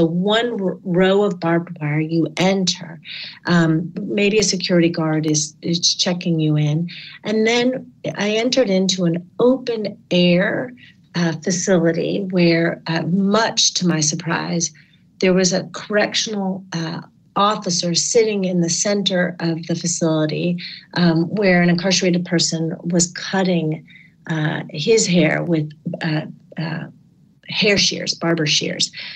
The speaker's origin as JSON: {"language": "English", "region": "Connecticut", "country": "United States", "tie": "born or raised there", "said": "in Connecticut, my home state, there was an 8-year-old that was in the carceral system."}